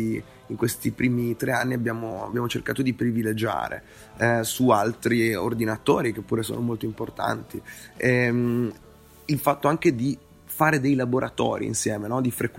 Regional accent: Bologna, Emilia-Romagna, Italy; Io sono di Bologna, sono stato via un po' di anni

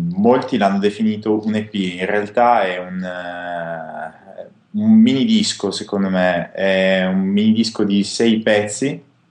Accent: Piacenza, Emilia-Romagna, Italy; noi veniamo da Piacenza, veniamo da questo posto a molti sconosciuto

